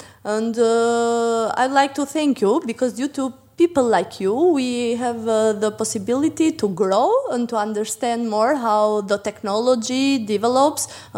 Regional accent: Berat, Berat County, Albania; English is a second language; I'm from Berat, which is a UNESCO protected site

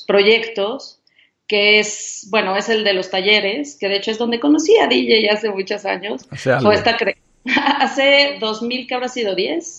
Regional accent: Mexico City, Mexico; born there; Soy tabasqueña de corazón, digo de corazón porque no nací ahí, nací en el DF, pero siempre me he sentido tabasqueña.

